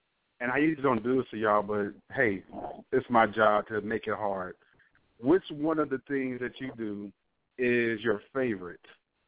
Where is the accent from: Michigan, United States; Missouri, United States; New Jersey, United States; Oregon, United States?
New Jersey, United States; also born or lived in Texas; I'm from Jersey originally. I'm pretty much been in Texas most of my life.